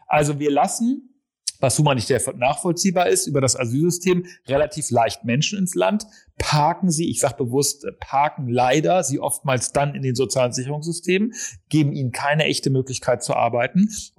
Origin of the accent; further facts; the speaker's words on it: Northern Germany, Germany; Ich komme ja aus dem Norden, also Nordseeküste ist super.